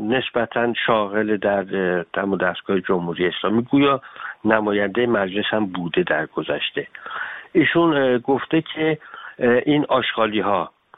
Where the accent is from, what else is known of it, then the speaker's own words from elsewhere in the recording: Iran; now in Austria; ولی ایرانی هستم، اونجا ملکیست متعلق به تمام ملت ایران، من هم یکی از اونها هستم و الان تبعیت دولت اتریش رو دارم.